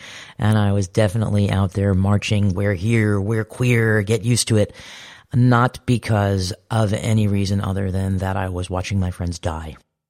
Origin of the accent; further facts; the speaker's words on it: New York, United States; As a New Yorker, as a performer, I came into contact with very, very many gay friends and watched them suffer.